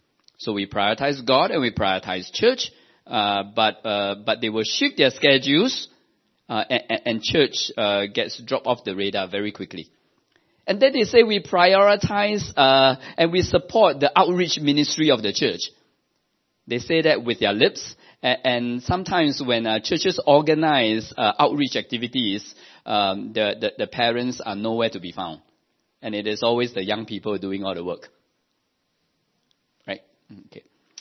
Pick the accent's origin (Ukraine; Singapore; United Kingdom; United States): Singapore; if this incident were to be shared with a typical Singaporean, I'm a Singaporean, with a typical Singaporean Chinese church